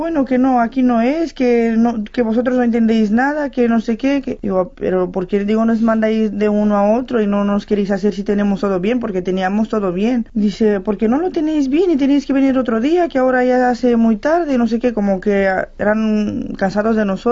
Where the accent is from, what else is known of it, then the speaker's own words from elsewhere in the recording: Romania; Spanish is a second language; por la cosa que somos rumanos